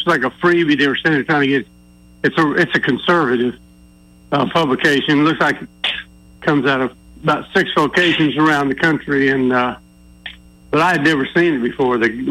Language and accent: English; St. Petersburg, Florida, United States; I grew up in the in St. Petersburg, Florida.